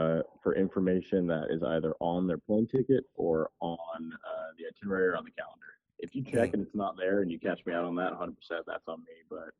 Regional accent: California, United States; I'm originally from California, and a lot of the times you get the same thing.

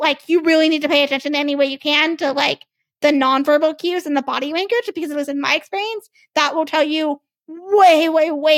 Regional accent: the South, United States; So like, I grew up kind of in the South

